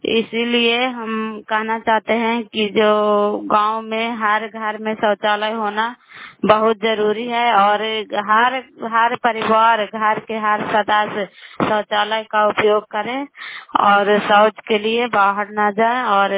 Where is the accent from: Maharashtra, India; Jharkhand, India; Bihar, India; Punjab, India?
Bihar, India; नालंदा जिला कराय ब्लॉक के निवासी हूँ।